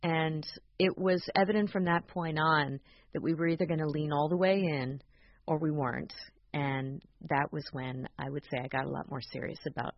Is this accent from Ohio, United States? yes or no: yes; Columbus, Ohio, United States; also born or lived in Cleveland; No, but I grew up in Columbus and also spent part of my adult life in Cleveland.